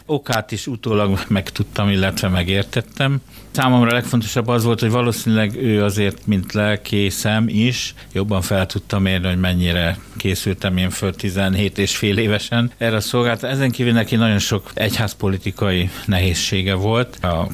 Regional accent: Nyíregyháza, Pest, Hungary; Egy szülőfalumnak egy Pest megyei kis falut tekintek, bár nem ott születtem, de ennek az oka csak az, hogy a kórház az Budapesten volt. Nyíregyház ez a falu. Pilis mellett

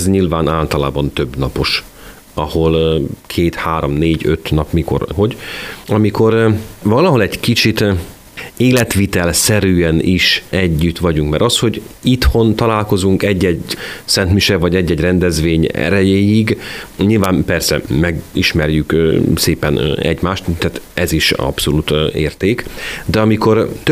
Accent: Kerekegyháza, Bács-Kiskun, Hungary; amikor én viszem haza a kedves híveket, megmutatom Kerekegyházát

